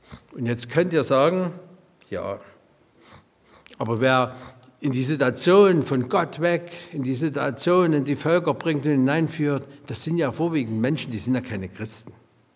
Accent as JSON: {"language": "German", "town": "Chemnitz", "region": "Saxony", "country": "Germany", "said": "Und um dass wir als Chemnitzer dort eine Rolle spielen bei der Grundgesetzfeier"}